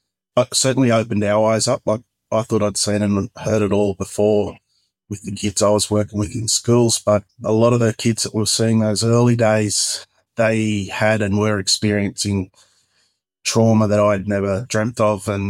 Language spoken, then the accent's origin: English; Cowra, New South Wales, Australia; also born or lived in Leeton; So I moved around a bit as a kid, but I was born in Leeton in New South Wales and then grew up kind of out in Cowra. Mum and Dad had a pub in Cowra, so we lived there for quite a fair chunk of my childhood.